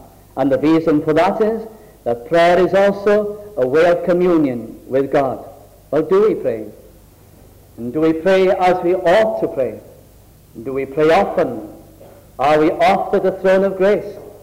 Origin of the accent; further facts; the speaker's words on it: North West England, United Kingdom; first language Welsh; English is a second language; I was brought up in South Lancashire, and we used to listen to every little Welsh programs on the radio for the reason that we long to hear our own little language